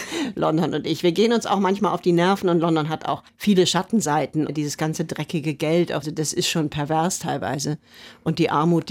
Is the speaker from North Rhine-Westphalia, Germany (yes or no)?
yes; Cologne, North Rhine-Westphalia, Germany; ich bin ja Kölnerin eigentlich